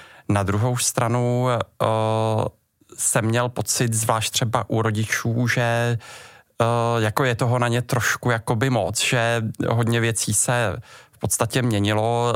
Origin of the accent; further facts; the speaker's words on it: Prague, Czechia; Tak já jsem se narodil počátkem 80. let v Praze. V podstatě pocházím, my jsme bydleli na Jižním městě, kde v podstatě jsem bydlím jako v té podobné oblasti do dneška.